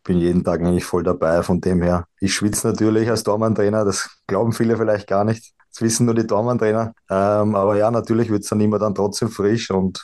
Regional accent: Vienna, Austria; Ich bin aufgewachsen in Simmering, war da, ja, war ein schönes Pflaster, muss ich sagen.

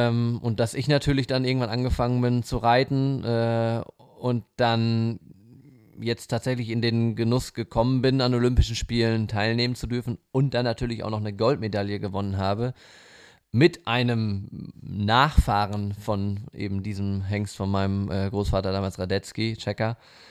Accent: North Rhine-Westphalia, Germany; ein typischer Westfale zu sein.

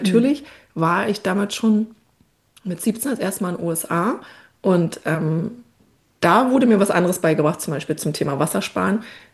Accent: Brandenburg, Germany; ich will wieder zurück in meine Heimat, in den Spreewald, ins Dorf

